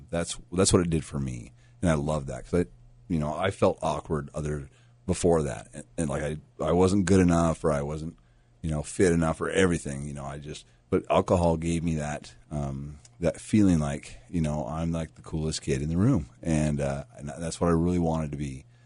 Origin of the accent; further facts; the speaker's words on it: Seattle, Washington, United States; moved away; I missed home a lot because that's, you know, I'm from Seattle. I was born and raised there. I got out and I started exploring Colorado.